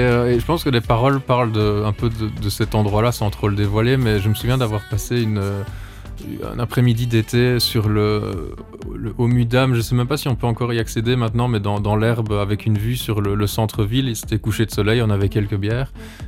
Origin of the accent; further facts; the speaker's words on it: Andenne, Wallonia, Belgium; Moi je viens d'Andenne, donc oui, c'est entre Namur et Liège.